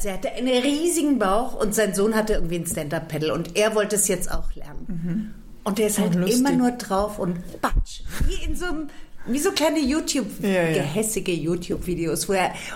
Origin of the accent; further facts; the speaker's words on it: Hesse, Germany; Ich bin ja auch eine Hessin